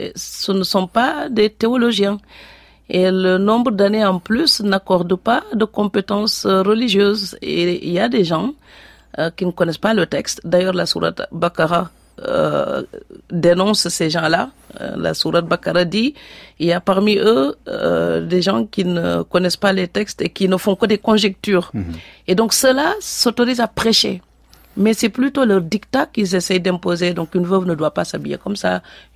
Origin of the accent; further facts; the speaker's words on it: Fatick, Senegal; born there; En face de mon village natal